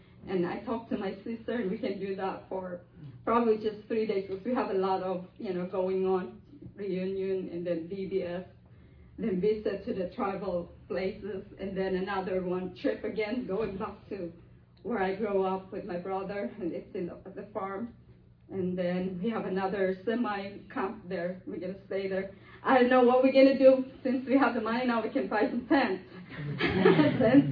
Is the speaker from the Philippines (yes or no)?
yes; Philippines; I'm from originally from the Philippines.